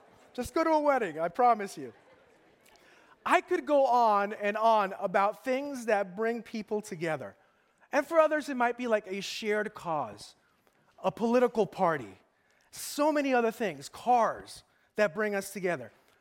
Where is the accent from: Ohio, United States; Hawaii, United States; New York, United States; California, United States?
California, United States; Los Angeles; I'm Hispanic, and I grew up here in Los Angeles, and my family's from Central America. My family's from Guatemala and El Salvador.